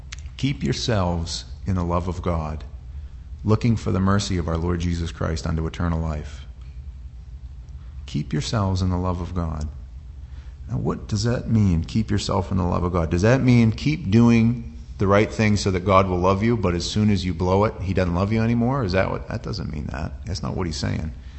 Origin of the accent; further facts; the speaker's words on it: Maine, United States; I'm like, oh man, she's going to hate me. I'm this redneck from Maine.